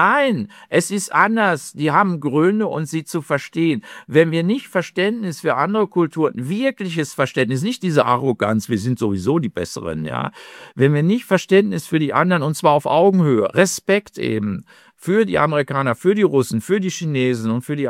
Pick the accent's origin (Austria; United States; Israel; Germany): Germany; North Rhine-Westphalia; Ich bin im Ruhrgebiet aufgewachsen zu Zeiten der industriellen Revolution.